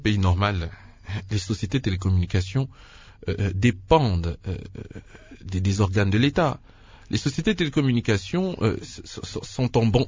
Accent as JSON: {"language": "French", "country": "DR Congo", "said": "en tant que Congolais et digne fils de ce pays"}